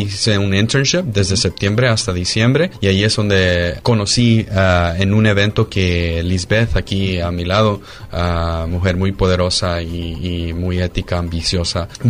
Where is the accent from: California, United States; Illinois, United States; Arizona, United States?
California, United States; Fresno; Y dije, yo soy de Fresno, you know?